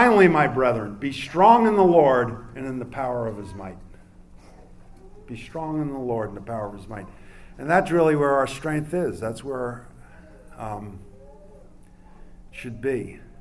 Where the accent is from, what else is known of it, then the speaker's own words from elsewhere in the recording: Brooklyn, New York, United States; accent: New York; I grew up in New York, so I was thinking about this day. I was born in Brooklyn, and it took me 20 years to get rid of my New York accent.